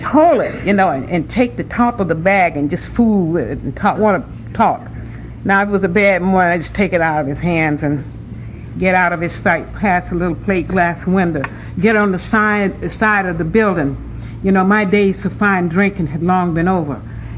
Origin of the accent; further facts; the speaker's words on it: Atlanta, Georgia, United States; growing up in Atlanta, Georgia, in a wonderful family, my parents were loving, and there were seven of us, and I'm the youngest of the seven children.